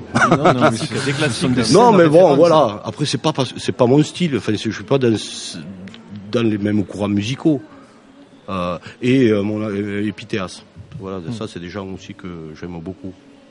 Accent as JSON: {"language": "French", "region": "Occitanie", "country": "France", "said": "Ah bah ouais, là, tant que je suis d'Aveyron, c'est pas possible."}